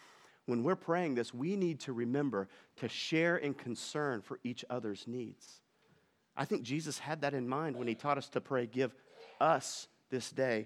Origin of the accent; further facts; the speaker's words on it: Arkansas, United States; Hey, I'm from Arkansas, so I can pick on Arkansas, right?